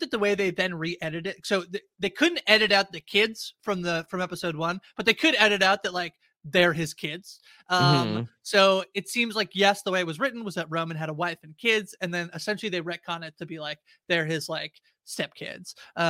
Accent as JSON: {"language": "English", "country": "Canada", "said": "I'm Canadian."}